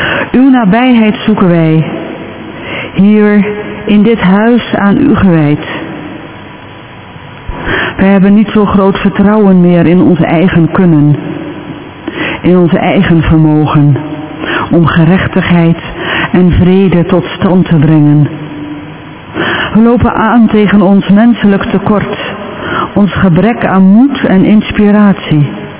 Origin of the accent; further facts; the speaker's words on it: the north, Netherlands; now in Arnhem, Netherlands; Ik kom uit het Hoge Noorden, maar sinds 40 jaar woon ik in Arnhem en na mijn pensioen, na ons pensioen, in Velp.